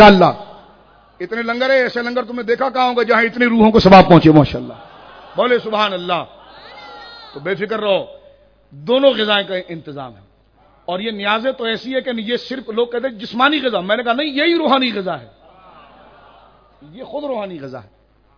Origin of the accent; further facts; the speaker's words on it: Pakistan; میں نے کہا مجھے فخر ہے کہ میں پاکستانی ہوں الحمدللہ.